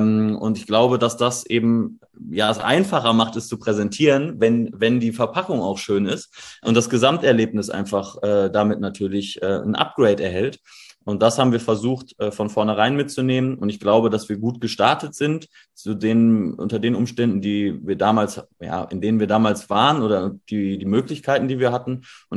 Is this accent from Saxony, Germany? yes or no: no; Dortmund, North Rhine-Westphalia, Germany; wir kommen aus Dortmund